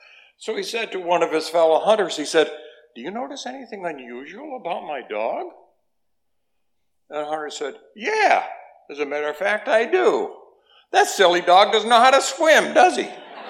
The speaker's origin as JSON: {"language": "English", "region": "Vermont", "country": "United States", "tie": "born or raised there", "said": "and I grew up in Vermont. Of course, he grew up in the same town."}